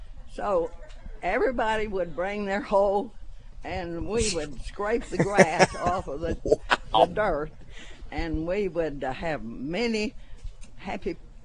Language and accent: English; Conway, Arkansas, United States; Oh, no. I was raised in Conway.